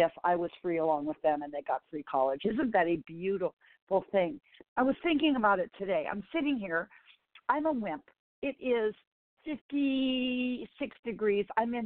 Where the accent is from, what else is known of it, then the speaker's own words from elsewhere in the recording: Laurel, Montana, United States; moved away as an adult; born and raised in Montana with one traffic light. When I left at age 18 to seek my fame, my purpose as a classically trained vocal musician and pianist. Well, did I know that there would be no traffic lights in Laurel, Montana ever again?